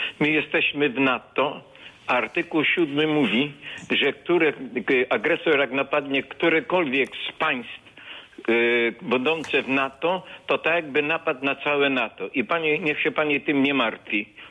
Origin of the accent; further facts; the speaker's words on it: Ukraine; now in Poland; Ja jestem ze wschodu, z okolicy Stanisławowa, Lwowa.